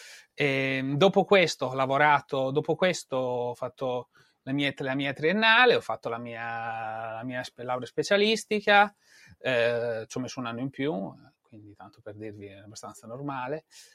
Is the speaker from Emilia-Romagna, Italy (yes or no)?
yes; Forlì, Emilia-Romagna, Italy; Nella lontana Forlì, dove mia città natale e mia città dove sono cresciuto, non Natale, dove sono cresciuto che mi ha dato le origini